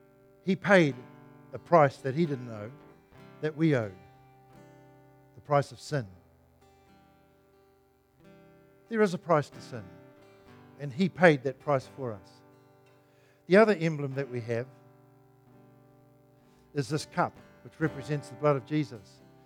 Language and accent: English; Ireland; Hey, I'm Irish.